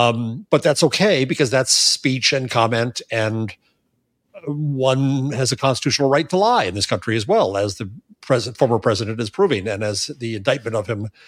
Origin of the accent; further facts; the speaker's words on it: New York, United States; Well, I'm a New Yorker and a professor, so I answer questions with questions